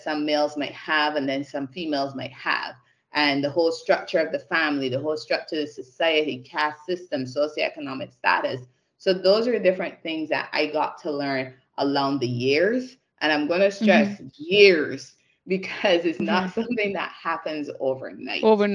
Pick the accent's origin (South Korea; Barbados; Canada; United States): Barbados; growing up in Barbados, I went to school, primary and secondary school in Barbados.